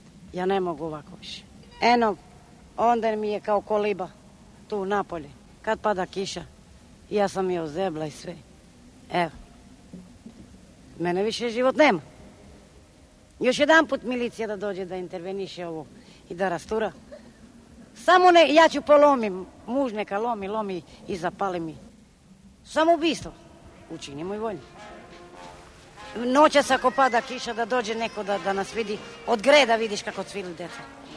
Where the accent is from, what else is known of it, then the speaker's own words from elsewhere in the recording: Leskovac, Southern and Eastern Serbia, Serbia; moved away; Mi smo jeste rodom iz Leskovac, a smo se doselili ovde pre 2-3 godine.